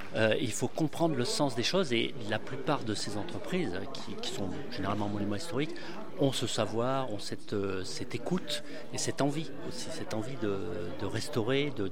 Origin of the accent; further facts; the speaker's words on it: Auvergne-Rhône-Alpes, France; je suis natif de Haute-Loire.